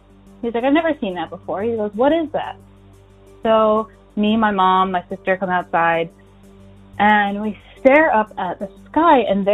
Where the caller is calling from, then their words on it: New York, United States; I'm calling from New York.